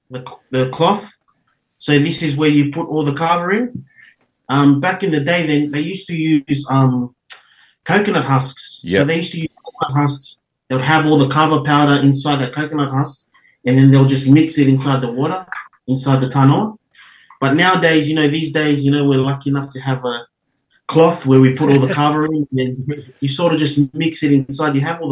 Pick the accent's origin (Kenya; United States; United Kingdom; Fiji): Fiji; Northern Division; So we are from Vanua level. The village is called Ruanrua. It's a little island on the northern part of Fiji.